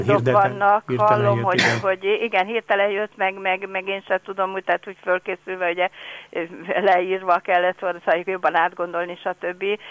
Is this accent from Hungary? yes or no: yes; Békés, Hungary; Na de én történetesen Békés megyei származású vagyok